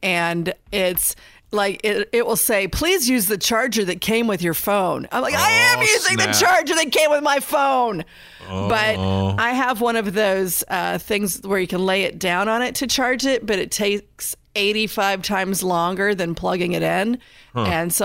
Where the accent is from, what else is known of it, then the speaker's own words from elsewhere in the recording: Indiana, United States; In the state map, like I'm from Indiana, and it said ours was fear of being alone.